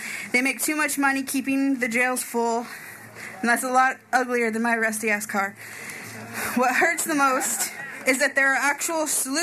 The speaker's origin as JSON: {"language": "English", "region": "Washington", "country": "United States", "said": "I'm from Grays Harbor County, Washington State, where 43% women and 51% children live in poverty. I live in a tiny town"}